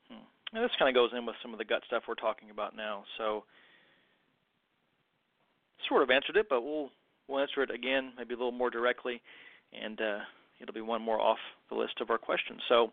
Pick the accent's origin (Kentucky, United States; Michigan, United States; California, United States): Kentucky, United States; Born and raised in Kentucky, if you couldn't tell by my accent, the pokes out sometimes